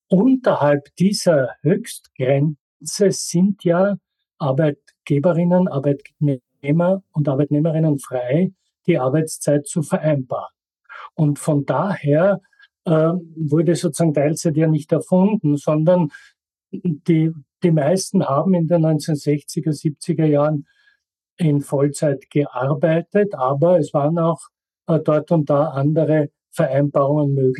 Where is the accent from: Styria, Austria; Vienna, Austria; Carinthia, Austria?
Styria, Austria; Graz; Ich komme aus der Steiermark und bin in Graz zur Schule gegangen